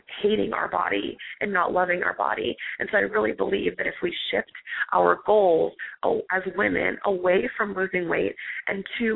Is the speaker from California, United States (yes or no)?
yes; California, United States; growing up in California, there's a really large Mexican community